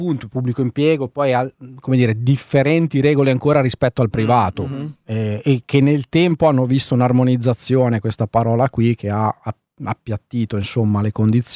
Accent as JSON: {"language": "Italian", "town": "Sesto San Giovanni", "region": "Lombardy", "country": "Italy", "said": "io sono di Sesto San Giovanni, no? Le fabbriche insistevano, la Breda, la Falck"}